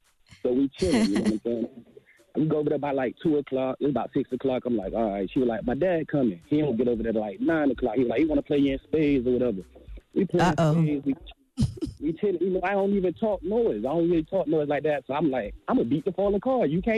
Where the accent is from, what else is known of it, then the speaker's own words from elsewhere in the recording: Tampa, Florida, United States; now in St. Petersburg, United States; I'm in St. Pete. I'm from Tampa. I'm by myself.